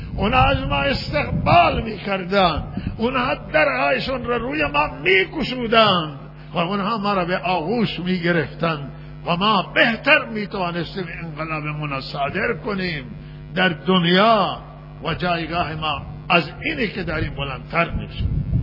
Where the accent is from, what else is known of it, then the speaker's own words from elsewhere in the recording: Iran; همه ما ایرانی هستیم